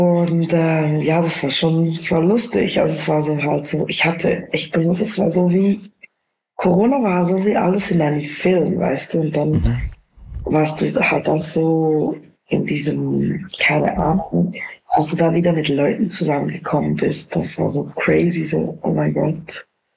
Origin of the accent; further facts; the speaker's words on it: Bern, Switzerland; accent: Bernese German; Ja, also unser Akzent ist wirklich so. Es gibt gute Akzente in der Schweiz, so, aber Berndeutsch ist schon the nicest one.